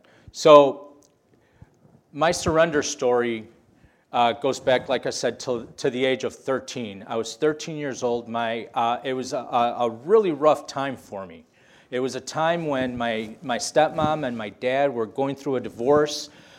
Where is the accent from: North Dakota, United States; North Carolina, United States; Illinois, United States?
Illinois, United States; Blue Island; I grew up not too far from here. I grew up in Blue Island, and I grew up going to a little Baptist church in Posen.